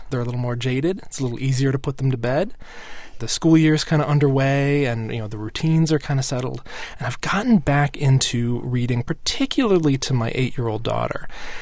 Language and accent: English; Madison, Wisconsin, United States; by Kevin Henkes, who's a terrific children's book writer from Madison, Wisconsin, my hometown, I might say.